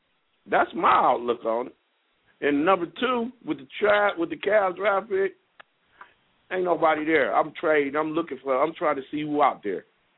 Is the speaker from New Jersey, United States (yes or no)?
no; Akron, Ohio, United States; I'm from Akron. Cleveland people don't like Akron people anyway.